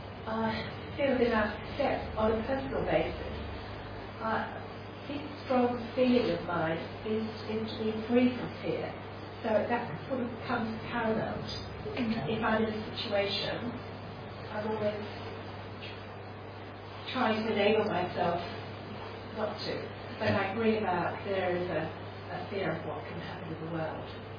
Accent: Vietnam; English is a second language; I'm from Vietnam.

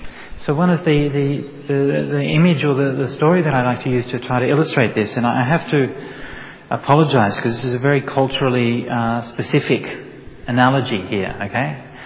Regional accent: Australia; I'll just tell you the metaphor as an Australian

